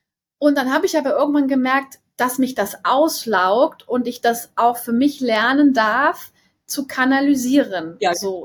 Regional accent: Wittlich, Rhineland-Palatinate, Germany; aus Wittlich, da wo ich auch zur Schule gegangen bin, aus Rheinland-Pfalz.

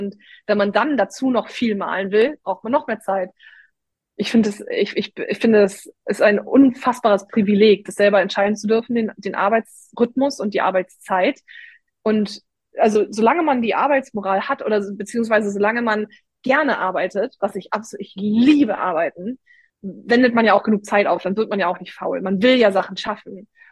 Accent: Hamburg, Germany; Ja, ich bin Hamburgerin.

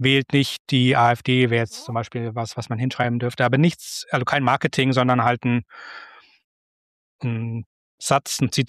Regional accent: Munich, Bavaria, Germany; now in Hamburg, Germany; als ich noch in München gewohnt habe. Ich komme ja aus München ursprünglich.

